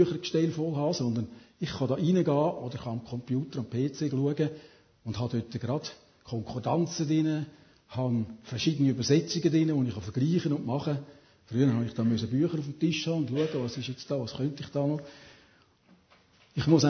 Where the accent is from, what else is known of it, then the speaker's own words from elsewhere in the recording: Switzerland; Soziale Sicherheit ist auch immer in Frage gestellt, auch bei uns in der Schweiz.